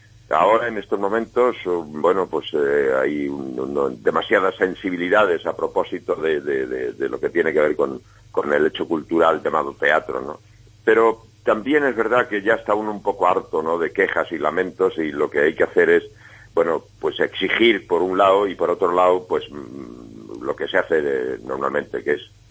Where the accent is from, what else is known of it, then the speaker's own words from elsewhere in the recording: Chinchón, Community of Madrid, Spain; Yo soy de Chinchón. Y en este territorio me es perfectamente familiar, en lo bueno y en lo malo.